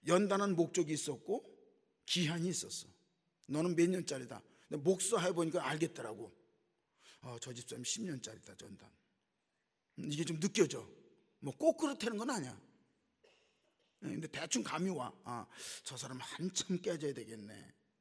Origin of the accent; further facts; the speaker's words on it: North Korea; now in South Korea; 이북 사람이 아니니까 모르지. 난 이북 사람이야.